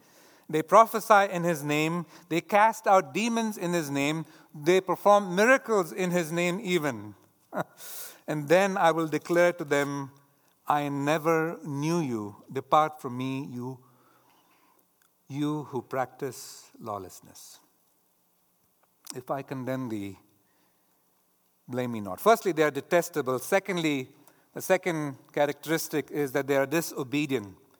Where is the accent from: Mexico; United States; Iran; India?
India; growing up in India, that stench is still in my nostrils.